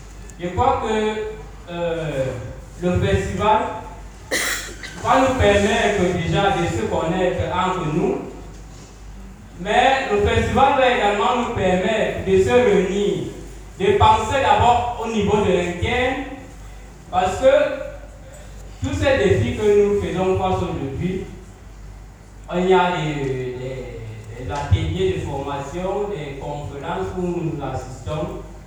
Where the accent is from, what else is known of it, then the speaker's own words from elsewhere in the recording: Somalomo, East, Cameroon; je suis originaire de Somalomo et d'une part de Bengis.